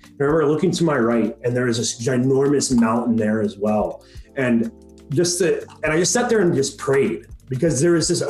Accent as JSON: {"language": "English", "town": "Boone", "region": "North Carolina", "country": "United States", "said": "I'm from Boone, North Carolina, and if you don't know who's talking … the host of the show."}